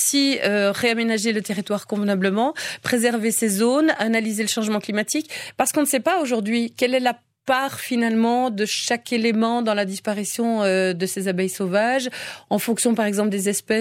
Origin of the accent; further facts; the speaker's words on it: Belgium; si certaines espèces ont disparu chez nous en Belgique